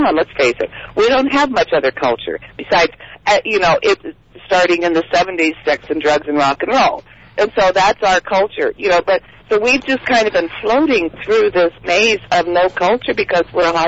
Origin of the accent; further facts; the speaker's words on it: United States; You know, we're from America.